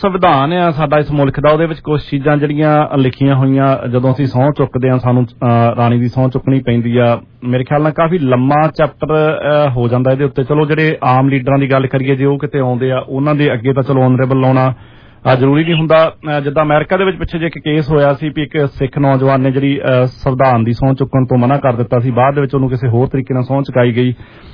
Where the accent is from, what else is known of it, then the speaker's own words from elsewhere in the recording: Punjab, India; now in Canada; ਖਾਸ ਤੌਰ ਤੇ ਜਿਹੜੇ ਅਸੀਂ ਪੰਜਾਬ ਤੋਂ ਆਏ